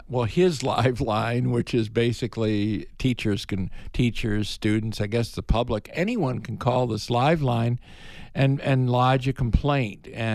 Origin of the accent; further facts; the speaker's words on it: Midwest, United States; Because I mean, where I grew up in the Midwest, it was always after Labor Day.